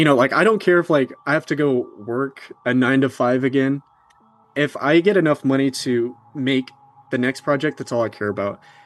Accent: Arkansas, United States; growing up in Arkansas, people talk about the Crescent nonstop.

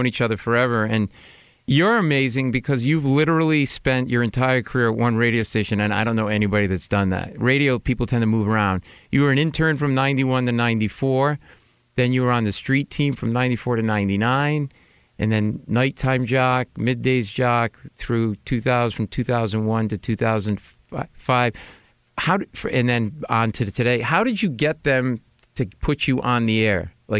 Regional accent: New England, United States; I, my whole life growing up in New England, I would listen to that.

